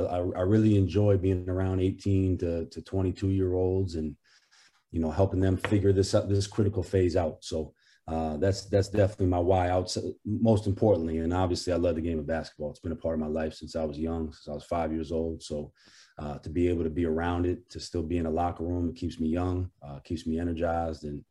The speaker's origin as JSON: {"language": "English", "town": "Portland", "region": "Maine", "country": "United States", "said": "I've been away for about 11 to 12 years. So I get the opportunity to come home. I'm from Portland, Maine, which is about 2 hours south of where the campus is."}